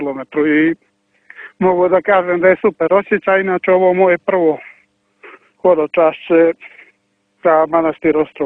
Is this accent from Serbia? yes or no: no; Cetinje, Montenegro; born there; rođen 6.6.1989. godine na Cetinju.